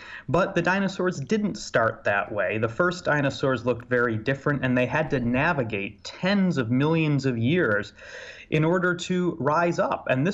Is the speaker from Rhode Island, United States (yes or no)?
no; Illinois, United States; I'm sure it's just a very quick drive across the border to my home state of Illinois.